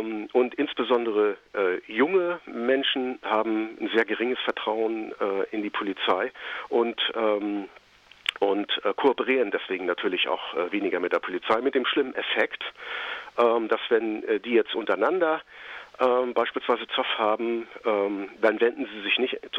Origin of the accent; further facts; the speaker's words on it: Germany; Ich kann als Deutscher nur wenige Verstöße nach dem Ausländerrecht verüben.